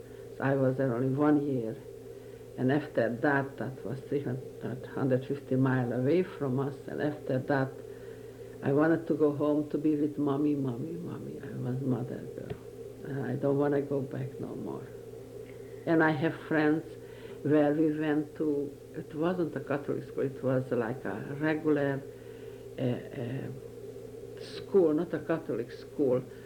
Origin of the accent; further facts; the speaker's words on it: Bodrogkisfalud, Borsod-Abaúj-Zemplén, Hungary; English is a second language; And I come from Hungary. We live in a little town in Hungary. The name is Bodrog Kisfalud. It's a long name, but a little town. Four Jewish families lived in the town where I live.